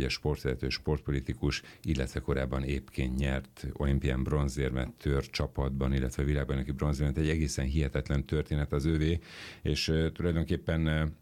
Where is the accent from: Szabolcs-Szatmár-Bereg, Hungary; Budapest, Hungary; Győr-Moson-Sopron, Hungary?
Budapest, Hungary; magam is Pasaréten nőttem föl